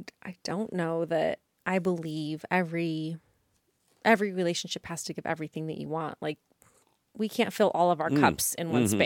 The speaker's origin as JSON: {"language": "English", "town": "Brush", "region": "Colorado", "country": "United States", "tie": "born or raised there", "lives_now": "Windsor, United States", "said": "So, I grew up in Brush, Colorado. Go Beat Diggers. Moved to Fort Collins, spent my time here, and then went on to Windsor when we just wanted to get a bigger house"}